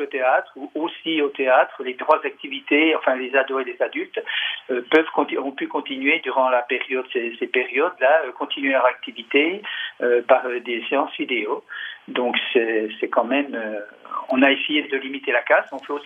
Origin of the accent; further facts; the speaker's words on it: Pontarlier, Bourgogne-Franche-Comté, France; moved away as an adult; now in Ondres, France; Je suis originaire de Pontarlier, dans le Doubs. Je suis arrivé à Hondres en 2000 avec mon épouse pour des raisons professionnelles